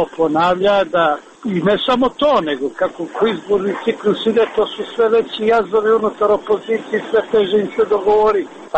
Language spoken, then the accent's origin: Serbian; Montenegro; mi smo Crnogorci, mimo svijeta